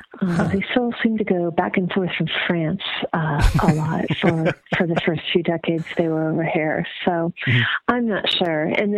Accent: Baton Rouge, Louisiana, United States; I am. I grew up mostly in Southern Louisiana.

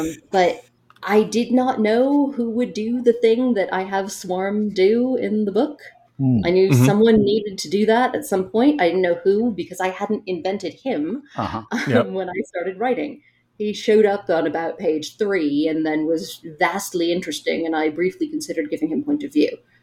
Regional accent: New York City, New York, United States; this thing for my enormous sins is set in Los Angeles. I'm a New Yorker.

